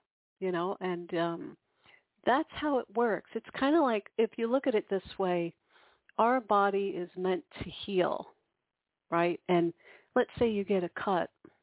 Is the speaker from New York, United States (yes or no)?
yes; New York, United States; As promised, it is Monday at 9 p.m. Eastern in New York. That's where I'm from.